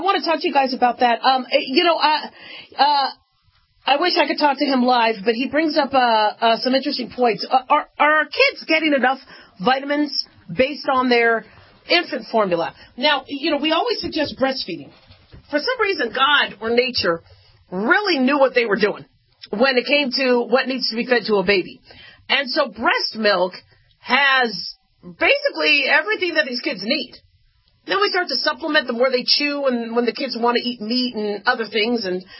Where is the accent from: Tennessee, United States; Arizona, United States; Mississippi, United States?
Arizona, United States; now in Nevada, United States; I live in Nevada. You know, I grew up in Arizona. That's where we used to have the test sites and the experimentation with nuclear power.